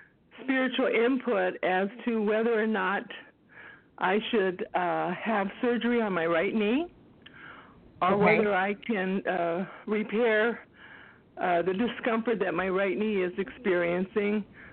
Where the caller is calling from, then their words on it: Texas, United States; Hi there. … I'm from Texas.